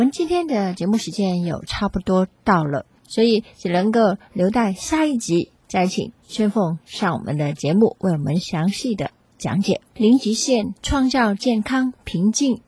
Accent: China; 比如说对不起，原谅我，谢谢你，我们中国人都可以讲

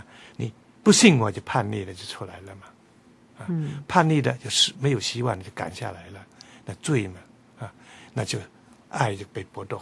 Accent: China; 我们中国人所讲究的那个阴阳哲学就是善恶的区分

